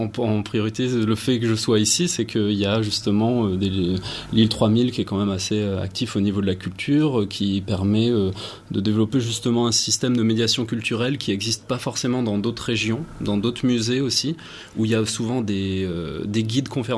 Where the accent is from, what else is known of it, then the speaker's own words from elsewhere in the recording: Normandy, France; now in Lille, France; donc en fait, je viens de Normandie, je suis sur l'île depuis à peu près 3-4 ans.